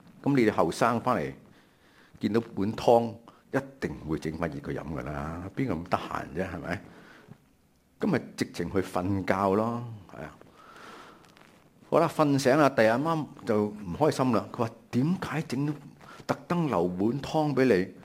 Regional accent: Macau; 我呢就在我是澳门出世的，所以我是澳门人。

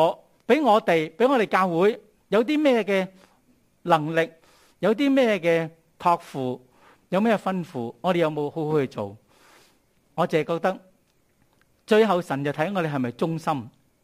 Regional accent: Hong Kong; 我们香港人

